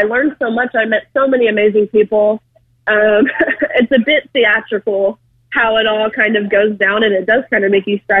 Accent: Tennessee, United States; You know, I'm actually from Tennessee, and so I feel like the state was kind of my safe bubble.

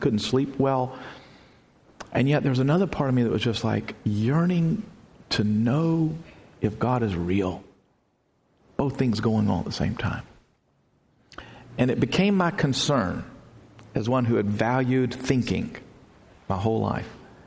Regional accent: United States; Or wonder if it's just I grew up in America and I happen to be around Christians, so that's, otherwise I'd be a Muslim.

